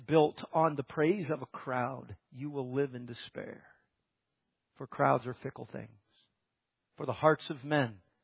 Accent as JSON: {"language": "English", "region": "Nova Scotia", "country": "Canada", "tie": "born or raised there", "said": "Our little church growing up in Nova Scotia"}